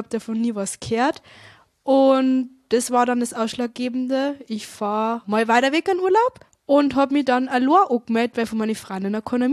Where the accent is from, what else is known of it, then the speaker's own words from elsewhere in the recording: Bavaria, Germany; ich komme aus dem Landkreis Traunstein